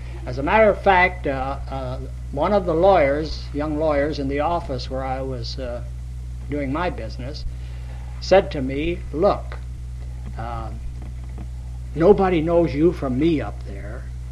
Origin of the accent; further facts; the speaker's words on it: Spokane, Washington, United States; born there; now in Fairbanks, United States; I was born in Spokane, Washington, about the time that Felix Pedro was running around up here looking for that gold, 1903.